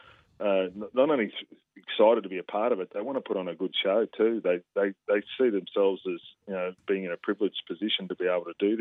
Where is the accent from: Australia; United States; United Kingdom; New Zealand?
Australia; New South Wales; born there; I was born in New South Wales